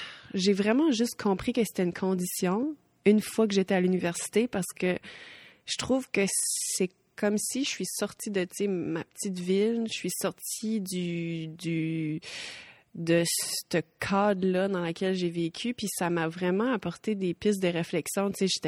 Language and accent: French; Shippagan, New Brunswick, Canada; born there; Je suis née à Chupagan.